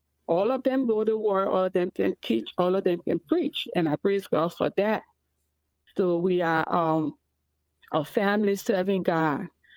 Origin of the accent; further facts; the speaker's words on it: Monrovia, Montserrado, Liberia; now in Philadelphia, United States; from Monrovia, Liberia, and I'm operating from Philadelphia